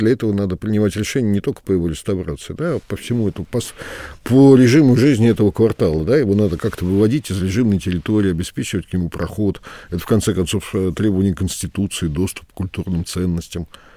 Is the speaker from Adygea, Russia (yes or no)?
no; Moscow, Russia; я бы как уроженец Преображенского с вами поспорил бы.